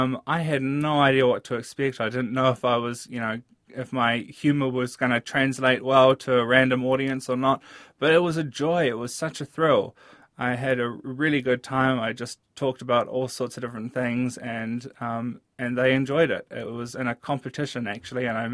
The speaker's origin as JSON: {"language": "English", "town": "Dunedin", "region": "Otago", "country": "New Zealand", "tie": "born or raised there", "also_born_or_lived": "Wanaka", "said": "I grew up in Dunedin and Wanaka. I'm an Otago girl."}